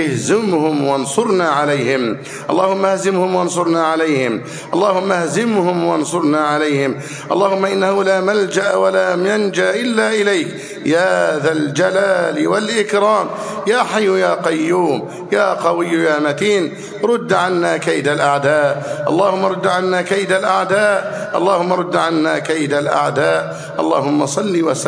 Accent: Egypt; اللهم احفظ بلدنا مصر أمنا أمانا

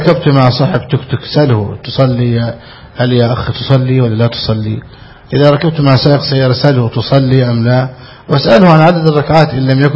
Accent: Egypt; عندنا في مصر تأكل من الزبالة؟

